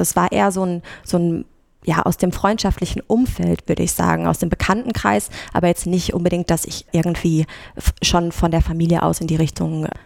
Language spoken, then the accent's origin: German; North Rhine-Westphalia, Germany; Meine Heimat ist auch in Nordrhein-Westfalen, und anderthalb Stunden entfernt von der Heimat klang nach einer guten Distanz.